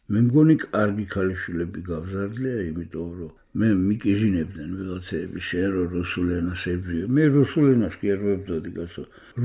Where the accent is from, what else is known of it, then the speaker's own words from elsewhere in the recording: Didi Lilo, Tbilisi, Georgia; მე გავიზარდე სოფელ დიძლილოში, საიდანაც არის დედა ჩემი.